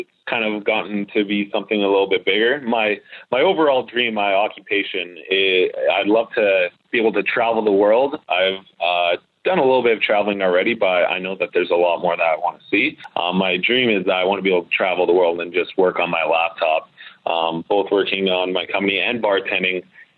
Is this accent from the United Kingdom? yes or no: no; Edmonton, Alberta, Canada; I'm 24 years old. I'm from Edmonton, Alberta. My current occupation is a bartender. I grew up in a small town. It's actually considered a hamlet. It's so small.